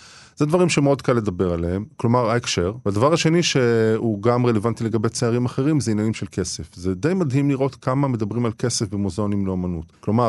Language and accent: Hebrew; Netanya, Central District, Israel; אני גדלתי בנתניה, לא היה שם מוזיאון לאמנות